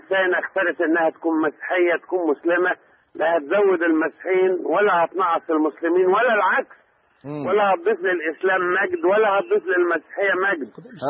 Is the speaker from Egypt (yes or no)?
yes; Egypt; لكن احنا بره الجامع والكنيسة احنا مصريين.